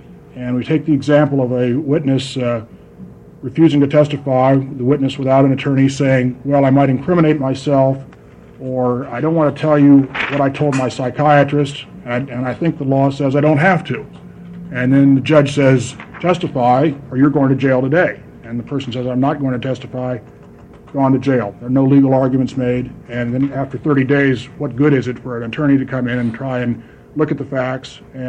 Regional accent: Eugene, Oregon, United States; I'm from Eugene.

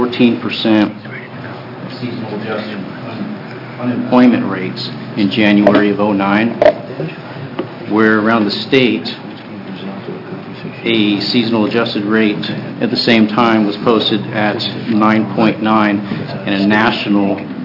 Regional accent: Bend, Oregon, United States; I'm also from Bend, Oregon. I work in Portland for the city of Portland as a plans examiner.

